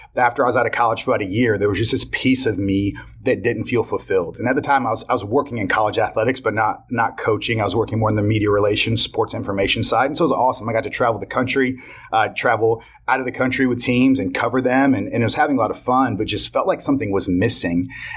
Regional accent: North Carolina, United States; I mean, again, growing up in North Carolina, whether it's the Division I level, Division II level, high school level, there's incredible coaches all over the place

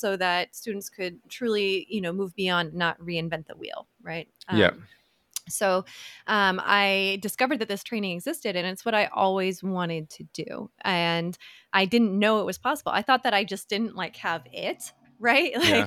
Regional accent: Ohio, United States; also born or lived in Dayton; It's true. I'm a bit of a wanderer. I grew up mostly in Ohio. I was born in the Dayton area there.

